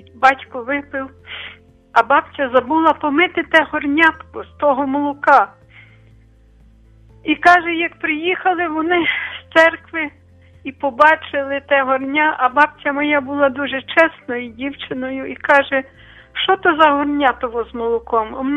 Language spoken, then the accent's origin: Ukrainian; Lviv Oblast, Ukraine; А я кажу: «Я з Бродівщини».